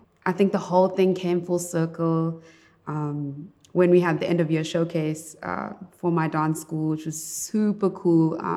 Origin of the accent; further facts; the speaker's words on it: Durban, KwaZulu-Natal, South Africa; I am 26 years old. I'm from South Africa, Durban, KZN, and I am a singer-songwriter.